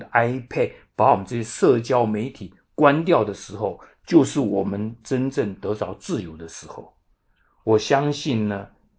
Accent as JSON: {"language": "Chinese", "country": "Taiwan", "lives_now": "United States", "said": "像我从台湾来，当然我会顾念一些台湾，可是台湾也有一些枷锁。可是我既然来到了美国"}